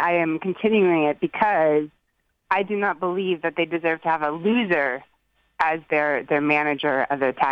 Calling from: Miami, Florida, United States; I'm calling from Miami.

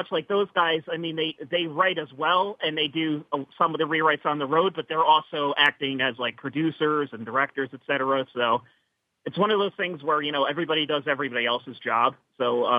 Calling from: Manhattan, New York, United States; calling from Manhattan.

